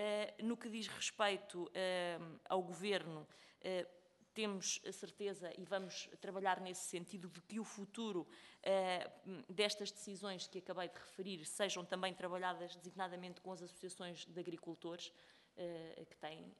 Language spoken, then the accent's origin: Portuguese; Pinhel, Centro, Portugal; now in Figueira de Castelo Rodrigo, Portugal; eu sou natural de Pinhel e vivo em Figueira de Castelo Rodrigo e, portanto, este centro de gestão diz-me muito e diz-me particularmente também porque a minha família faz agricultura